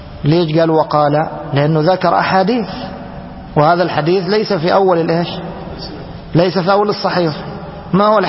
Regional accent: Egypt; ترمرم هذا لفظ معروف عندنا في بلادنا مصر

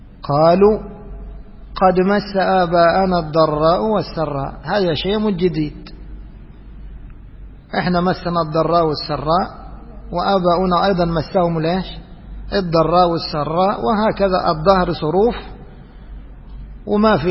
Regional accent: Egypt; moved away as an adult; now in United Arab Emirates; نحن في بلادنا مصر نشعر بهذا الآن، لما جينا الإمارات أعزها الله وأعز ولاة أمورها، عشنا بينهم سنين

